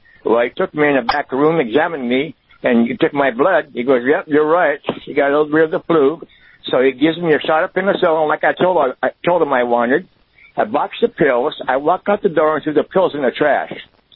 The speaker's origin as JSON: {"language": "English", "country": "Portugal", "second_language": "English", "lives_now": "United States", "said": "I come from Portugal."}